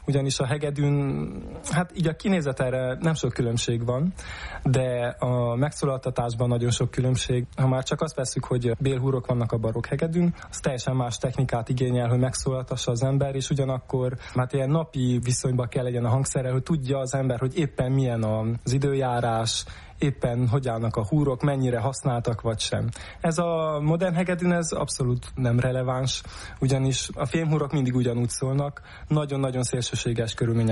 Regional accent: Miercurea Ciuc, Harghita, Romania; Én Csíkszeredában születtem, és itt is kezdtem el zenét tanulni

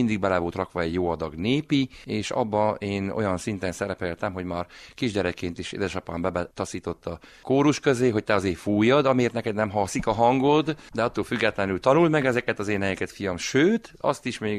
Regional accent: Szentivánlaborfalva, Covasna, Romania; Szent Iván Laborfalván születtem és máig itt élek

